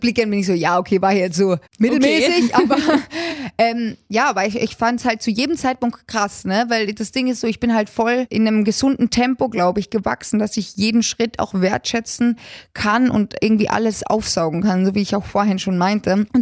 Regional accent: Altersberg, Austria; Ich komme aus Österreich. Ich bin in einem kleinen Dorf namens Altersberg aufgewachsen

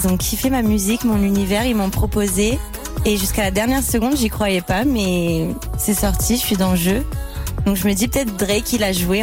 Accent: Brazil; French is a second language; je suis brésilienne

